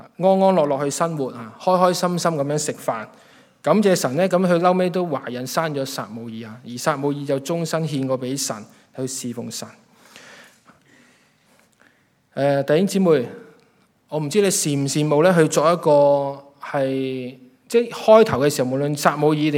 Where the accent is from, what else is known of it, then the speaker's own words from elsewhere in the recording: Hong Kong; 究竟我们在香港也好，特别是香港，我们香港人